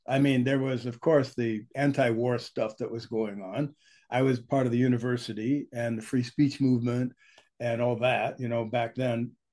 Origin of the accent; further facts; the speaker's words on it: California, United States; I grew up in San Francisco Bay Area back in the 60s, the 70s, the 80s, that kind of thing.